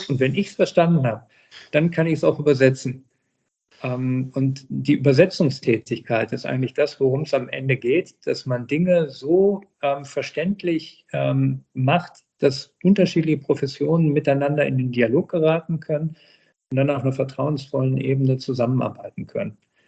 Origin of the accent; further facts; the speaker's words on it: Herten, North Rhine-Westphalia, Germany; dann bin ich in meiner Heimatstadt Herten, 65.000 Einwohner, dann zum hauptamtlichen Bürgermeister gewählt worden